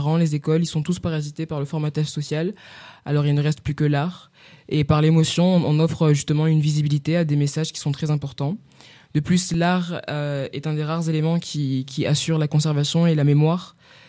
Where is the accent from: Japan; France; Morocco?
Morocco; je suis marocaine.